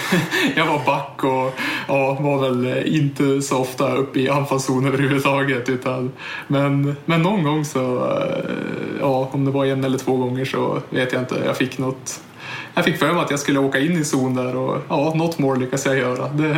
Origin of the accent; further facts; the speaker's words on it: Bredby, Västernorrland County, Sweden; Jo, jag kommer från Bredby, några mil utanför Örnsköldsvik.